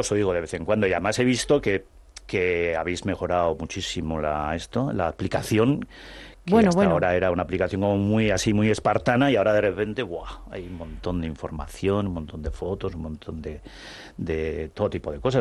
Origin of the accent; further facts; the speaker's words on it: Zumaia, Basque Country, Spain; tengo allí mis amigos todavía, parte de mi familia. Pero bueno, vivo aquí y sí, sí, sí, soy de Zumaia